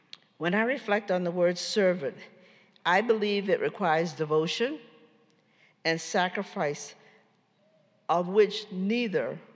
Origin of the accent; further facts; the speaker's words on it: New Orleans, Louisiana, United States; And it's the same thing because I grew up in Pontchartrain Park in New Orleans, Louisiana. I know you've heard about that.